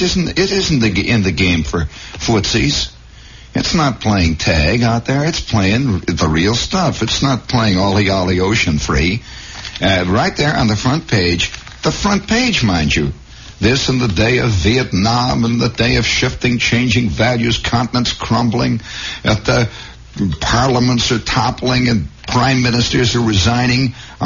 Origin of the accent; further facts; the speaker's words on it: New Jersey, United States; I'm from New Jersey, and I'm proud about it, and I brag about it.